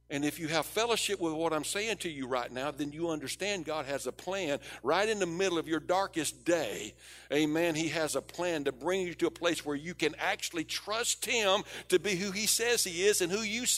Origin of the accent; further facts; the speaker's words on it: Mississippi, United States; now in Texas, United States; I'm from South Mississippi originally. I'm a Texan now. Been here 27 years.